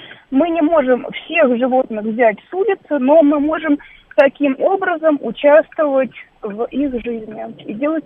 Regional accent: Moscow, Russia; я из Москвы.

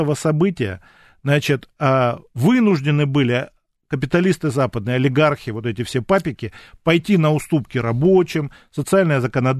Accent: Saint Petersburg, Russia; Это слезы стыда, что я тоже ленинградец.

